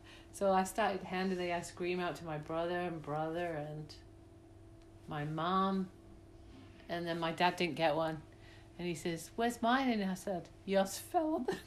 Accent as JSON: {"language": "English", "town": "Leeds", "region": "Yorkshire and the Humber", "country": "United Kingdom", "said": "Leeds. Yorkshire."}